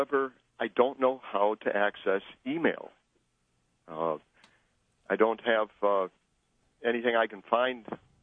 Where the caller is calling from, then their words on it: Albion, New York, United States; Wonderful Albion, New York.